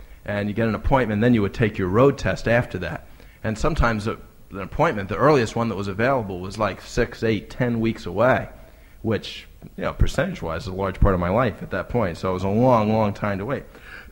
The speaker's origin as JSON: {"language": "English", "region": "New Jersey", "country": "United States", "tie": "born or raised there", "said": "I, at the time, was growing up in New Jersey, and I guess it still is that way."}